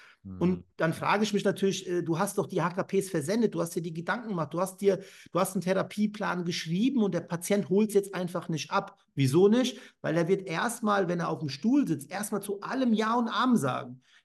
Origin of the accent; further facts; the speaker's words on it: Frankfurt, Hesse, Germany; born there; now in Offenbach, Germany; also ich bin gebürtiger Frankfurter Bub, bin aber Wahl-Offenbacher geworden